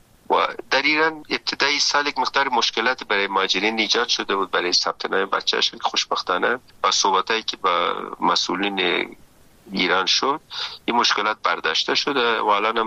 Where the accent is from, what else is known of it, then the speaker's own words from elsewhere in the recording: Afghanistan; Persian is a second language; یک نیم ساعت اول یک مقدار گیجه که من با چی لهجه صحبت میکنم، بعدش متوجه میشن که محل افغانستان هستم.